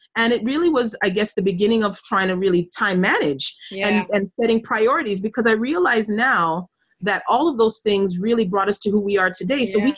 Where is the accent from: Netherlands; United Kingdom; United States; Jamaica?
Jamaica; that I'm incredibly proud of as being a Jamaican